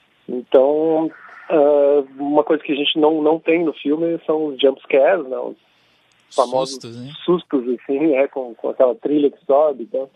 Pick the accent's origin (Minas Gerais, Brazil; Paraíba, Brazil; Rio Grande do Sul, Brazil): Rio Grande do Sul, Brazil; Porto Alegre; Isso, a gente é aqui de Porto Alegre, né?